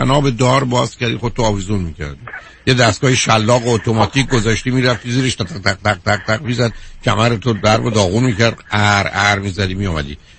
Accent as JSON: {"language": "Persian", "country": "Iran", "moved": "as an adult", "lives_now": "United States", "said": "این 40 سال قبل از ایران خارج شدم، آمدم امریکا،"}